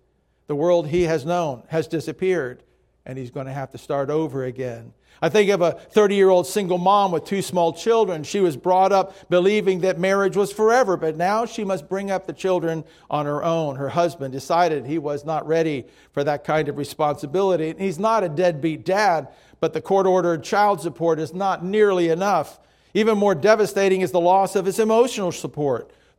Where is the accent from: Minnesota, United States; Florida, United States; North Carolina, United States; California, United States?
Florida, United States; Miami; I grew up in Miami. Spring was, well, every day.